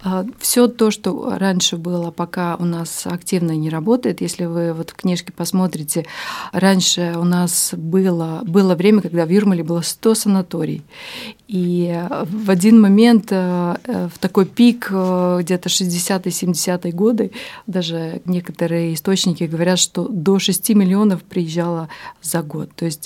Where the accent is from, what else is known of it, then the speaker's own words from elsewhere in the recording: Jūrmala, Latvia; И я, как юрмальчанка, я сама родилась в Кемере.